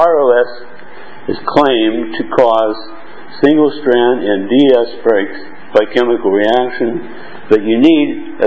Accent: United States; now in Berlin, Germany; I'm an American, but I live in Berlin and Hong Kong, back and forth.

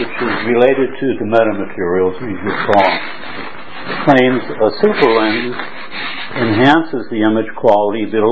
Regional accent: United States; now in Hong Kong, Hong Kong; I'm an American living in Hong Kong and also Berlin.

